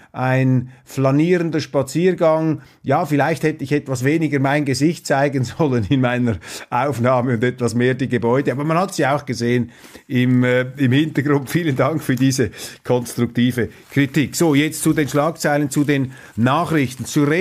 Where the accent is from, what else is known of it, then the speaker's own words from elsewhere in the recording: Switzerland; Und als Schweizer bilde ich mir ein, hier schweizerische Präzision und auch schweizerische bodenständige Gastfreundschaft am Werk gesehen zu haben.